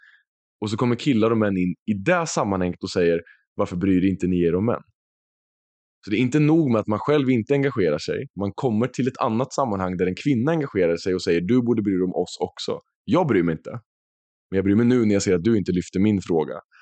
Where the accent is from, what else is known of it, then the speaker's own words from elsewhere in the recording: Norrköping, Östergötland, Sweden; now in Stockholm, Sweden; vad krävs för att vara en man i Norrköping, där jag är uppvuxen